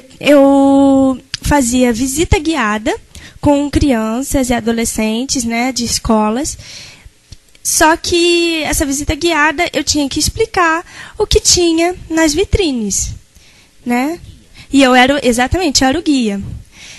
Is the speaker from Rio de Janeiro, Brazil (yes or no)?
yes; Rio de Janeiro, Brazil; sou cega, tenho 20 anos, estudei no colégio Instituto Benjamin Constant, sou daqui do Rio de Janeiro, estudei no colégio Pedro II, Campo São Cristóvão 3, aqui no Rio